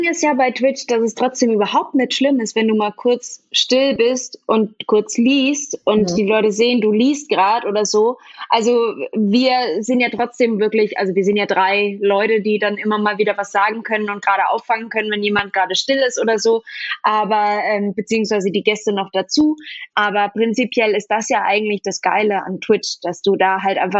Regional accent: Saarland, Germany; Ich komme ursprünglich auch aus dem Saarland.

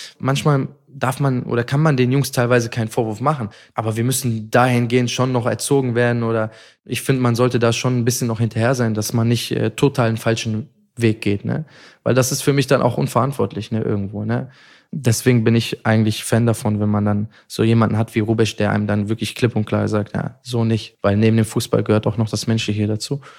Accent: Mönchengladbach, North Rhine-Westphalia, Germany; ich muss sagen, ich bin ja in Gladbach groß geworden.

